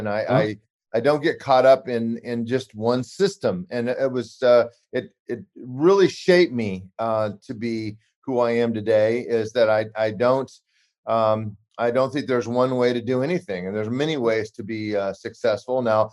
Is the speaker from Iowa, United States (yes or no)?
no; Nebraska, United States; Well, I grew up in Western Nebraska, which is very sparsely populated.